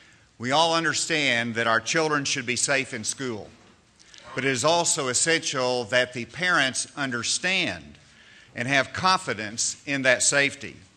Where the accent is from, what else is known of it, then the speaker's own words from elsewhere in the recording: Arkansas, United States; In my home state of Arkansas, my son was a volunteer with a local group called Watchdog Dads